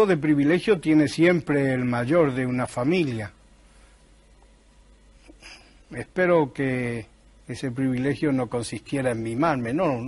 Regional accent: Granada, Andalusia, Spain; born or raised there

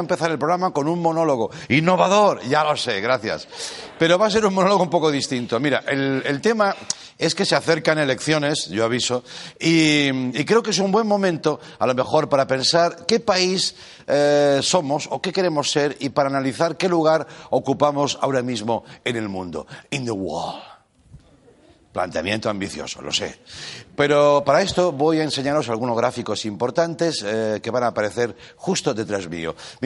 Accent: Spain; como español te lo digo

